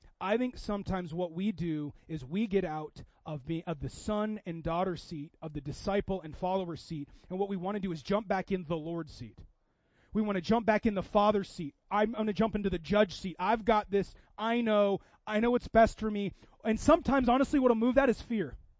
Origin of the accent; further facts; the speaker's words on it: Seattle, Washington, United States; I grew up in Seattle.